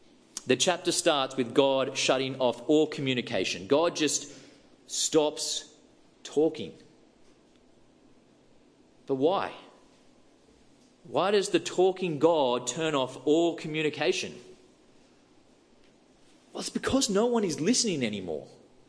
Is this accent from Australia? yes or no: yes; Australia; But we're Australian, so we're too polite or too apathetic to do something like that.